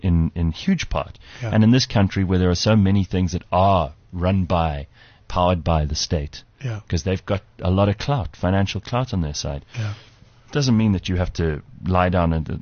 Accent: South Africa; Why do we have such an insecurity about being South African as opposed to being the rest of the world?

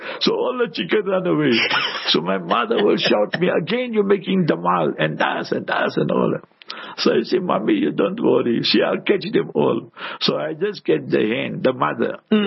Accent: Heidelberg, Gauteng, South Africa; So I was born in the African location. You understood? In Heidelberg, our shop, our house, and surrounded by the Africans and that.

